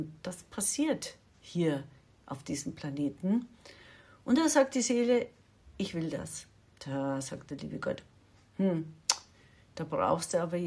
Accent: Bavaria, Germany; born there; ich bin ja in Bayern geboren und ich liebe es, bayerisch zu sein

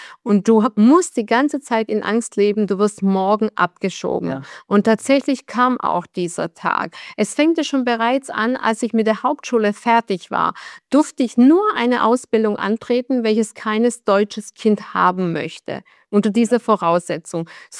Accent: Bosnia & Herzegovina; now in Germany; Das ist meine Heimat und ich möchte nicht hier nochmal das erleben, was ich in Bosnien erlebt habe.

